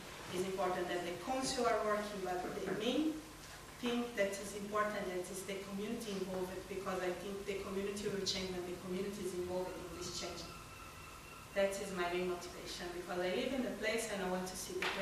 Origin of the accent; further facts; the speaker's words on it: Brazil; English is a second language; now in Scotland, United Kingdom; I'm from Brazil, so you have an idea of the mix of our communities living there.